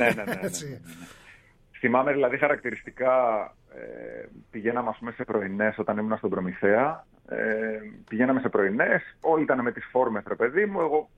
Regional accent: Alexandreia, Central Macedonia, Greece; Εγώ και οι δύο φίλοι μου που έχουμε ανοίξει την εταιρεία είμαστε από την Αλεξάνδρεια Μαθίας και οι δύο και οι τρεις, όπου ήταν παλιά βάλτη

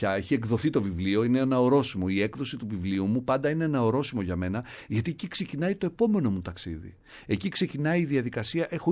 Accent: Trikala, Thessaly, Greece; για τους δασκάλους μου τότε, στα Τρίκαλα, γιατί μεγάλωσα στα Τρίκαλα.

